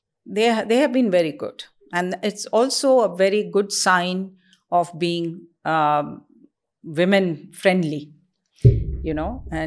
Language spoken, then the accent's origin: English; India; You know, being an Indian helps.